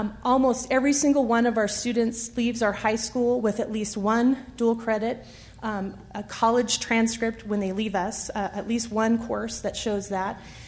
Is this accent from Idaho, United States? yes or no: yes; Emmett, Idaho, United States; I grew up in Emmett, and those of you who are familiar with that area knew that the sawmill was very much a part of the local economy.